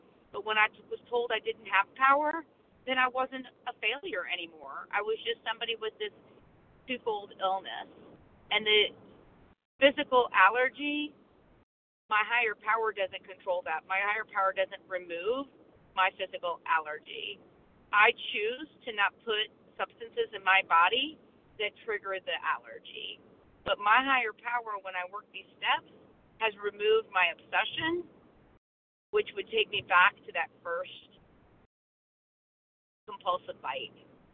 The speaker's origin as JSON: {"language": "English", "region": "Tennessee", "country": "United States", "said": "I'm driving. Hopefully the background noise isn't too bad. I'm from Tennessee, recovered"}